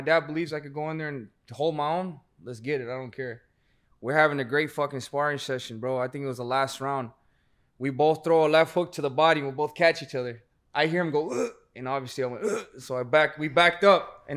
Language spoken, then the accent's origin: English; Phoenix, Arizona, United States; So we're from Phoenix, Arizona, right? We grew up there.